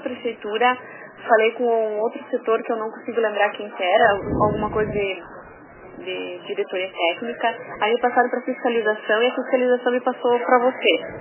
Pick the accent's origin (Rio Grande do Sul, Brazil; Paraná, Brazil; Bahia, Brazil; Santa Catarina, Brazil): Santa Catarina, Brazil; Concórdia; eu sou aqui de Concórdia, Santa Catarina